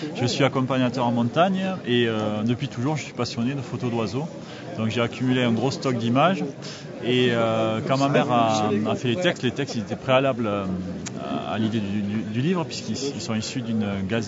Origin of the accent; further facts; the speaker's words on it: Occitanie, France; nous, on est originaire du coin, hein, de la Bigorre.